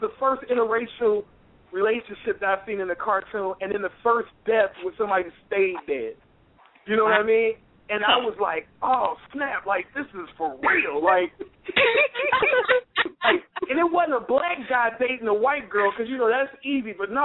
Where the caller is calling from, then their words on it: Atlanta, Georgia, United States; calling out of Atlanta, Georgia.